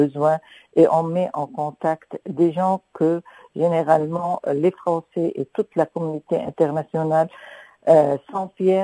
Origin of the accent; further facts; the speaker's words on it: Lebanon; on nous utilise en tant que Libanais pour demander des subventions et des aides